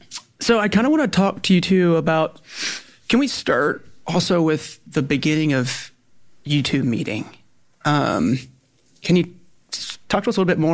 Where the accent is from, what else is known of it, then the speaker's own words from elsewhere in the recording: Summerfield, North Carolina, United States; Wait, I'm from Summerfield